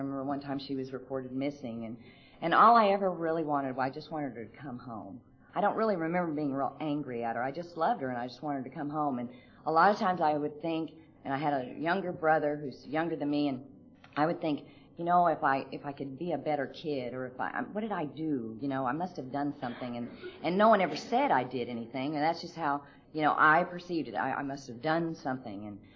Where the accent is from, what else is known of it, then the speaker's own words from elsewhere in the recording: Oklahoma, United States; born there; I was born in Oklahoma.